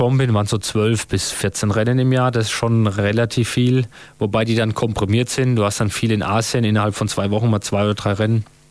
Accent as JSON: {"language": "German", "country": "Germany", "said": "Und wir als Deutsche sind jetzt nicht unbedingt gewohnt, in 34 Grad Wassertemperatur und brutalen Sonnenschein in der Wüste in Dubai hin und her zu schwimmen."}